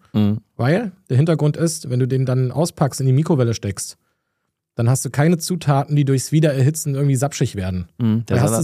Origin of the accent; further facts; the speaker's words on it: Berlin, Germany; der Standarddöner, so wie ich als Berliner ihn auch kenne.